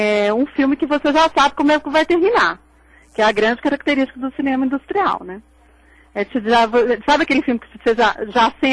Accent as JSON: {"language": "Portuguese", "country": "Brazil", "said": "É difícil para mim, né, sendo brasileira, porque você está tão inserido dentro daquela cultura, né?"}